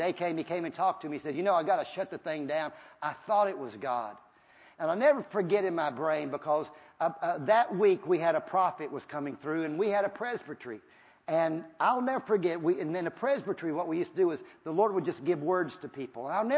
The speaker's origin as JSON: {"language": "English", "region": "Virginia", "country": "United States", "tie": "born or raised there", "said": "because I went back to my hometown, and I remember it's a little bitty town in Virginia"}